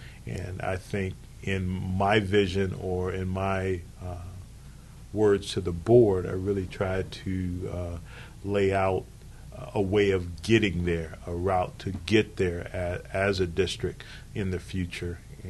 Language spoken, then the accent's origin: English; Kankakee, Illinois, United States; now in Urbana, United States; I'm originally from Kankakee, Illinois, but Urbana was a place that gave me an opportunity